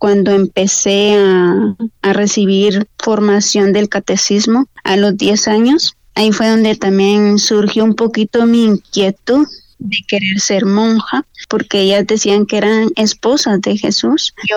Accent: Guatemala; soy de Guatemala, soy de una familia un poquito grande, somos 8 hermanos.

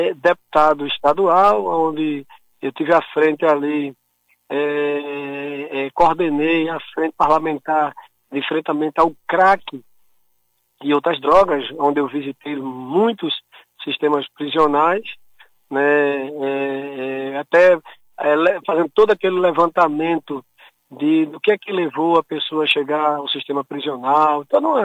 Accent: Olinda, Pernambuco, Brazil; como muitos olindenses sabem, eu nasci e me criei justamente em Peixinhos, ali praticamente na Presidente Kennedy, morei 16 anos ao lado da padaria Pajeú

